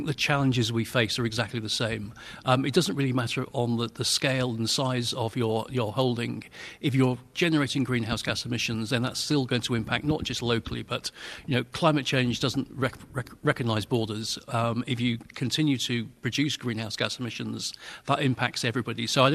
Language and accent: English; New Zealand; As you said, I'm from New Zealand